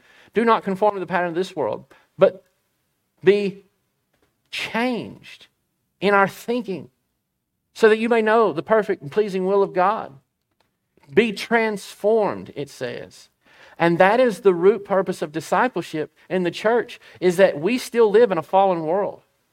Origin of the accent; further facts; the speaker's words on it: United States; I'm very, very happy to be an American. I'm very pro-American. And I'm very patriotic about being an American.